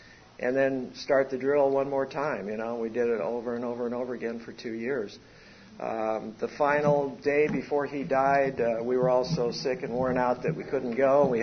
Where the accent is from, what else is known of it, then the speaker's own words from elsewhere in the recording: St. Paul, Minnesota, United States; born there; I was born in 1942 in St. Paul, Minnesota, in the Midwest, and into a fairly small family